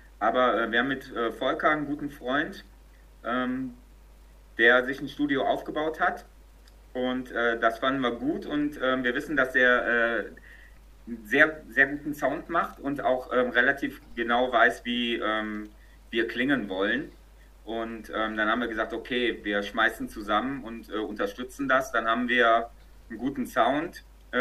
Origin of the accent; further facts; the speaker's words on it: Düsseldorf, North Rhine-Westphalia, Germany; Wir kommen aus Düsseldorf